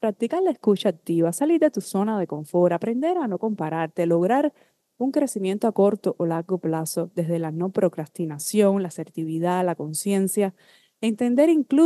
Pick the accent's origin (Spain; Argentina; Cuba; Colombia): Cuba; moved away; logré expandir todo esto también fuera de mi país natal, de Cuba.